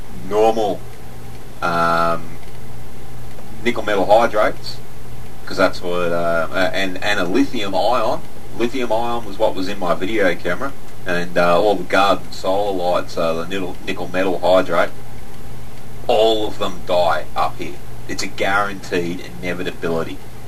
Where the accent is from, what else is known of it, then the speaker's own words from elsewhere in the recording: Australia; and I'm from Australia.